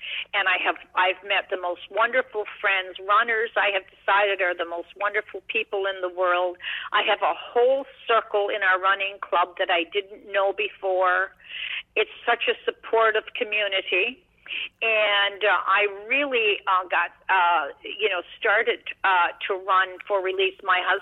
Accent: Newfoundland and Labrador, Canada; I am a Newfie. I am from Newfoundland.

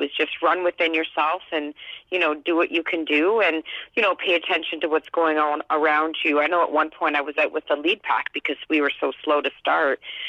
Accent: Canada; how great to have been part of that as a Canadian on a day like that where our weather, you know, worked well for us.

